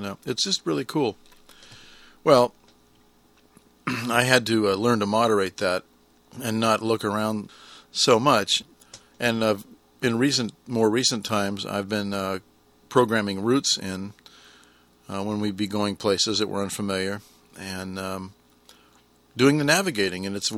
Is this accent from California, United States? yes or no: yes; California, United States; Well, you know I'm from California, and a lot of people think that's the land of fruits and nuts